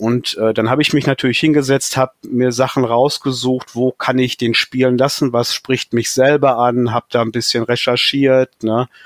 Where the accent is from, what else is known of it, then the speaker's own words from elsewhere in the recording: Germany; Ja, das ist Deutschland und meine Heimat